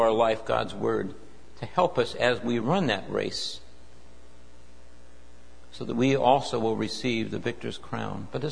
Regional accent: Los Angeles, California, United States; when I was younger, we grew up in Los Angeles, not very far from Dodger Stadium

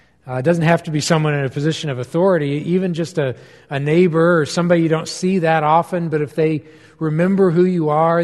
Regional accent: Olathe, Kansas, United States; But he remembered me because I grew up in Olathe, Kansas, where a couple decades before he had served as a pastor of the Covenant Church there

